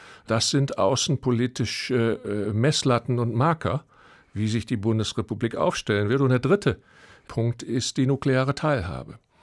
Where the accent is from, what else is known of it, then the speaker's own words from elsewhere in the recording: Germany; Als Deutscher kann ich das nicht sagen